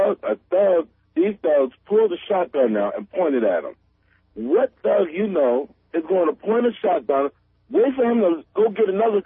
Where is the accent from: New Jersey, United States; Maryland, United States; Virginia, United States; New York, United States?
New York, United States; Brooklyn; I'm a truck driver. I'm from Brooklyn, the project.